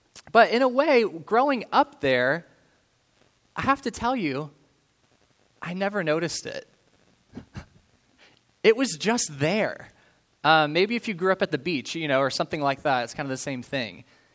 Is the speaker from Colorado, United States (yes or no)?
yes; Colorado Springs, Colorado, United States; I'm from Colorado, so this is introduction to the sermon. So I grew up in Colorado Springs, and Colorado Springs has this really famous mountain, Pikes Peak.